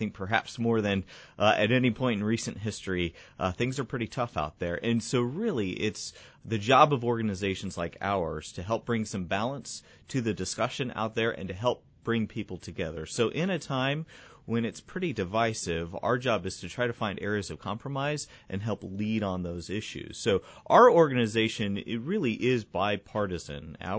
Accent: Morning Sun, Iowa, United States; I grew up in Morning Sun, just a little ways up the road. So I'm a Southeast Iowa native

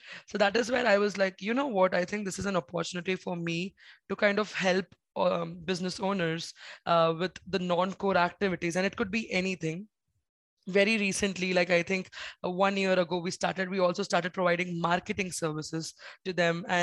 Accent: India; And being an Indian, you know, Indians don't really want to spend a lot of money.

